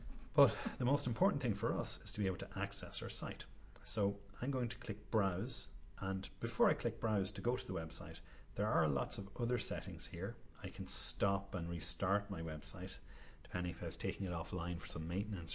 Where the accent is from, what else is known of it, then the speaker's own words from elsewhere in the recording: Ireland; Now, you may have gathered from my accent, I'm not in the South Central US, I'm in Ireland.